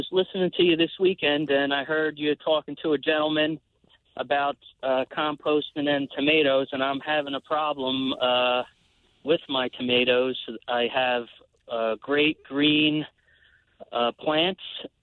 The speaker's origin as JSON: {"language": "English", "town": "Lacey Township", "region": "New Jersey", "country": "United States", "said": "I'm from Lacey Township. That's in New Jersey."}